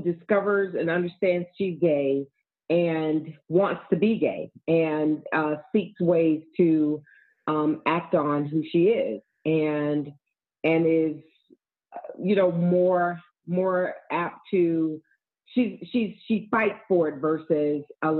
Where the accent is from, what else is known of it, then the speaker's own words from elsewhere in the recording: the South, United States; growing up in the South, mm-hmm. growing up in the same time period, the 1970s and to early 80s